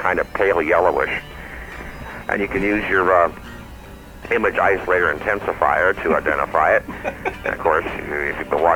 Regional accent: Wisconsin, United States; When I was growing up in Wisconsin, I'm actually from southern Wisconsin, I grew up in a rural area.

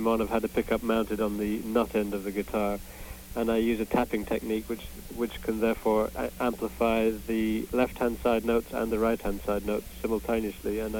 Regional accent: United Kingdom; now in United States; since I'm a British person living in America

